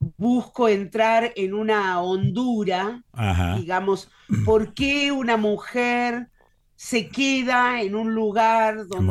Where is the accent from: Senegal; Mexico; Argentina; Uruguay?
Argentina; Oliva, Córdoba; Yo nací ahí, estoy anotada ahí, pero enseguida mis padres se fueron a vivir a Oliva. También en la provincia de Córdoba, en la zona de la llanura